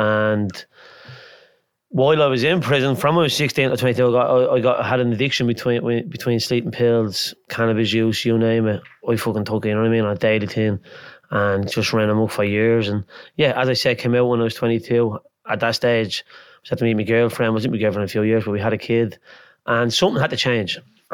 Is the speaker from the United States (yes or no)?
no; Dublin, Leinster, Ireland; from Northern City. I grew up in Henrietta Street, born around Henrietta Street, till I was about 8 or 9. Then my dad bought a house in Mount Joy Street, which he moved up there then.